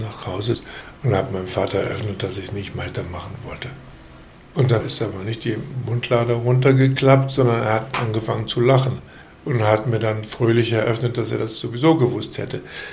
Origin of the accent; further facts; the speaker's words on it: Boppard, Rhineland-Palatinate, Germany; also born or lived in Düsseldorf; Ich habe große Teile meiner Kindheit nicht in Düsseldorf, sondern in Boppard zugebracht. Weil Boppard weniger zerstört war als Düsseldorf und weil meine Großmutter da noch gelebt hat.